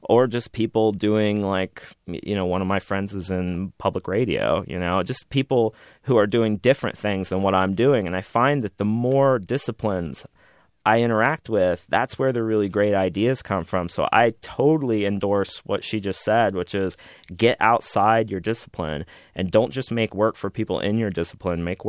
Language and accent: English; Austin, Texas, United States; people ask me all the time because they hear I'm from Austin and they get very excited, like, oh, Austin, that's supposed to be this like happening place.